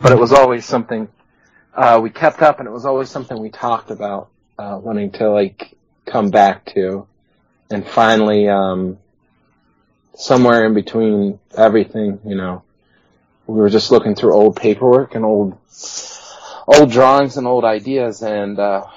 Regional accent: West Virginia, United States; I'm originally from West Virginia

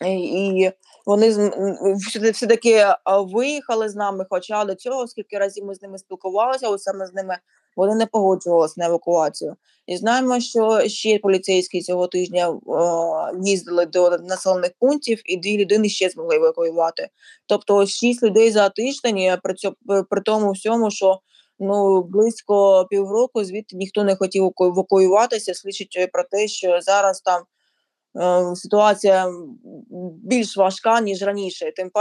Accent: Luhansk Oblast, Ukraine; Луганщина – це мій рідний регіон, то я туди так частенько намагаюся заїжджати

